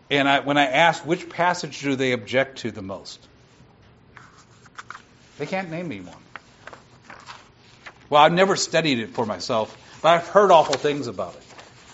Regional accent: the North, United States; Because I grew up in the North, and I never ran across prejudice.

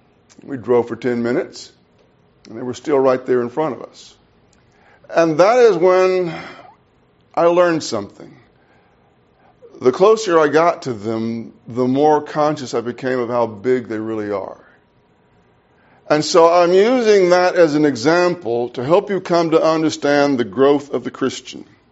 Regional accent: Mississippi, United States; I'm from Mississippi. And Mississippi is flat, very flat.

